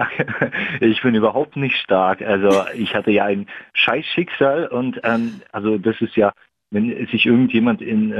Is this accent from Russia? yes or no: yes; Russia; Ich komme aus Russland und ich kenne meine Eltern überhaupt nicht.